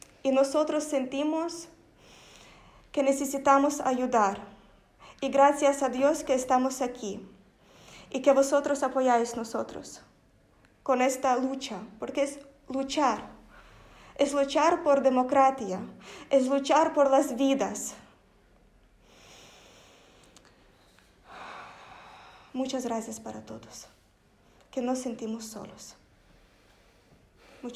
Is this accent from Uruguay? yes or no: no; Ukraine; Como ucraniana puedo decir que ya hace un mes de guerra